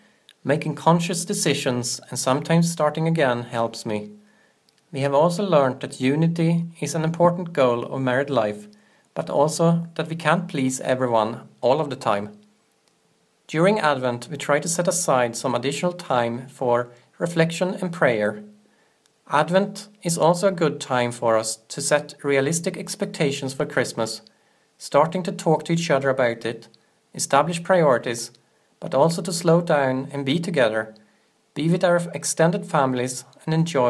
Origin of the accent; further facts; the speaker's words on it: Sweden; Growing up in Sweden, it is very dark and cold this time of year.